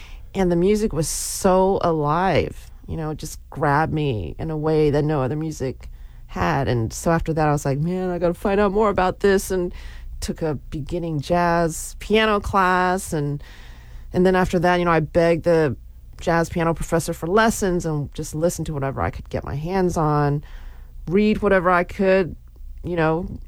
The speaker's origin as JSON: {"language": "English", "town": "Houston", "region": "Texas", "country": "United States", "said": "I'm from Houston, Texas."}